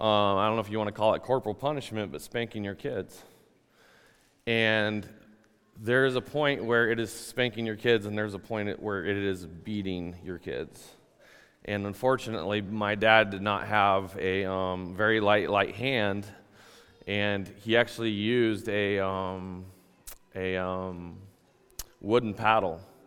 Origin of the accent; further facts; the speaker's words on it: Longmont, Colorado, United States; Just gonna start off from the beginning. I was born and raised in Colorado, in a little town called Longmont, just north of Denver. Was raised in a Christian home.